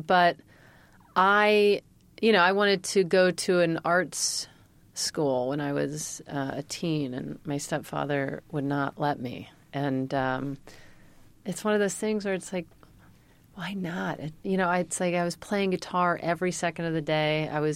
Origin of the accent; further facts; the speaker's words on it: Mississippi, United States; I get into so many conversations with people when I tell them I'm from Mississippi